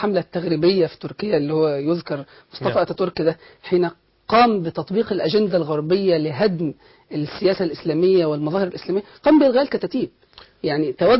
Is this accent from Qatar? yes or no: no; Egypt; إحنا عندنا يعني إحنا عندنا في مصر أي حاجة بتحظى بالطبع الخيري أو التطوعي